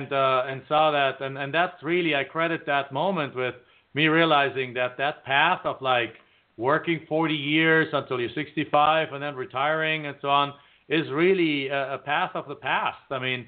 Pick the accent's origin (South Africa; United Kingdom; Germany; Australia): Germany; moved away as an adult; now in United States; I'm originally from Germany, as you also already mentioned. I came to the United States in 1997, really pretty much just to finish my college degree and go back home.